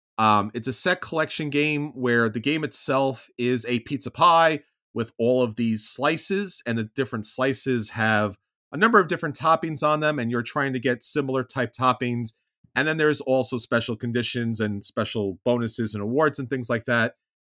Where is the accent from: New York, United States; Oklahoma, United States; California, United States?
New York, United States; and maybe because I'm a New Yorker Italian